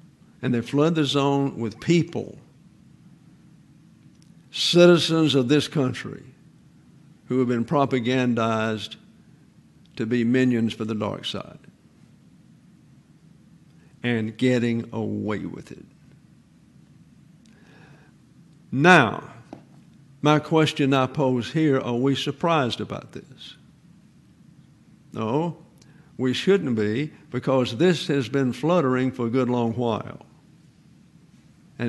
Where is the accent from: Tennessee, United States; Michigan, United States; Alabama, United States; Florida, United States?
Alabama, United States; Troy; a couple of weeks ago we were in my hometown. I am in the cradle roll of the First Baptist Church of Troy, Alabama.